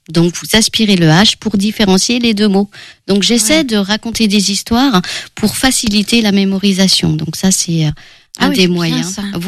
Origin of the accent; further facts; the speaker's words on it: Angers, Pays de la Loire, France; French is a second language; quand j'étais petite, à 3 ans, je suis arrivée à Angers, sans danger, bien sûr. Et donc, j'ai appris le français